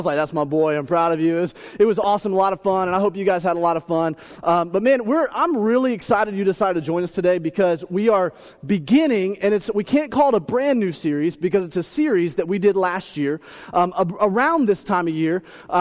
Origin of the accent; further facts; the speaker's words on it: the South, United States; And I grew up in the South.